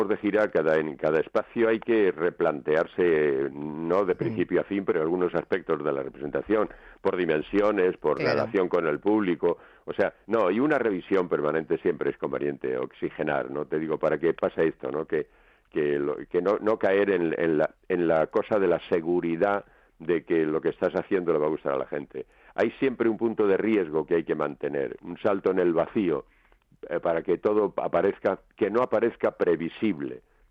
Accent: Chinchón, Community of Madrid, Spain; Sí, yo no pierdo el contacto con mi pueblo de ninguna

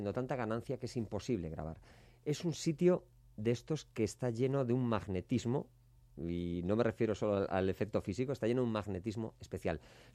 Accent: Galicia, Spain; soy muy gallego

